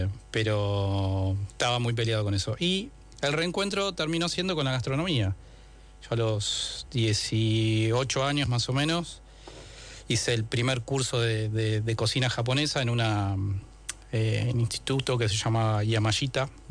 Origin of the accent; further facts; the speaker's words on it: Argentina; yo soy argentino, quiero ser igual que todos, no quiero destacar. Pero bueno, uno con la aportación de cara y esas cosas era difícil de disimular.